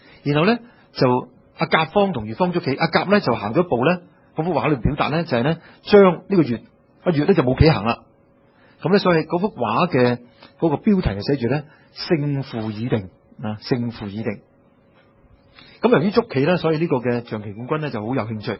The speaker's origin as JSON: {"language": "Chinese", "country": "Hong Kong", "said": "用我们香港人留下一个说话"}